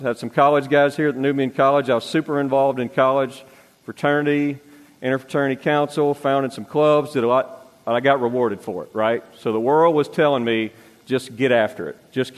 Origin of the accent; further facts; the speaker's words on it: Louisiana, United States; I'm a pretty mellow guy. I grew up in Louisiana, but I have always been obsessive about whatever I get myself into.